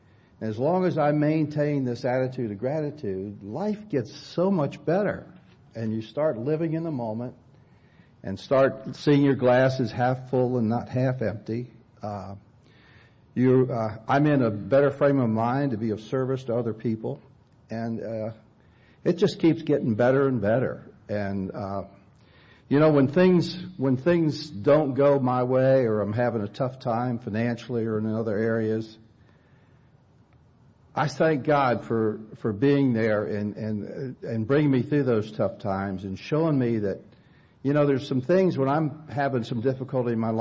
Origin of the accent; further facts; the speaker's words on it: Atlanta, Georgia, United States; I'm from the Atlanta area.